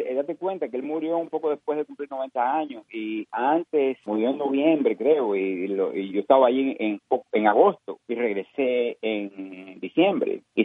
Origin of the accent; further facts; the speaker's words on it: Cuba; moved away; el año en que yo salí de Cuba